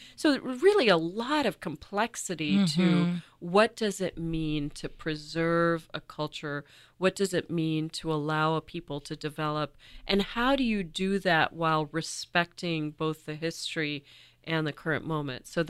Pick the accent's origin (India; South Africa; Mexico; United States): India; And I'm very conscious as the author and as an Indian